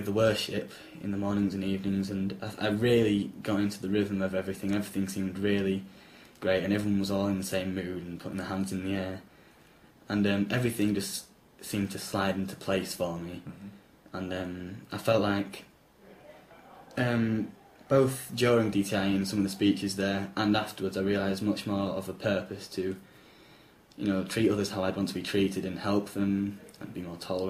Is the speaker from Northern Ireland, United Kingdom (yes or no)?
no; Leeds, Yorkshire and the Humber, United Kingdom; Born in Leeds, right in the centre, and always lived in Headingley, near the rugby stadium.